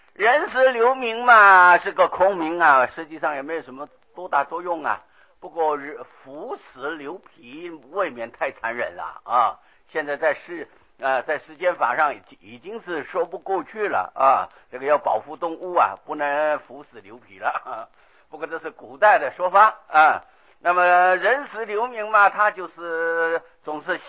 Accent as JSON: {"language": "Chinese", "country": "China", "said": "那么普通一般人在我们中国人的习惯是吃三餐了啊。"}